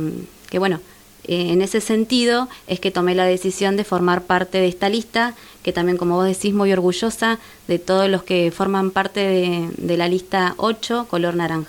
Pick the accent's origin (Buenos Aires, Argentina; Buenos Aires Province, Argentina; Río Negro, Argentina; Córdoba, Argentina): Río Negro, Argentina; San Antonio Este; yo soy de San Antonio Este, nacida y criada. Formo parte de una familia docente